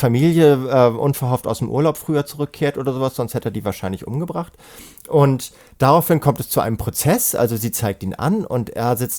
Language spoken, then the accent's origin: German; Hamburg, Germany; Also ich bin ja Hamburger